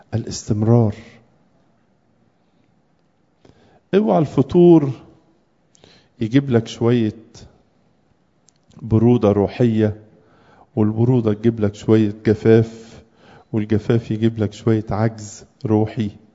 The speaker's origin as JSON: {"language": "Arabic", "country": "Egypt", "said": "من الحاجات المهمة أبهات في سلوكياتنا كمصريين إن عملية التشجيع دي مش واخدة حقها"}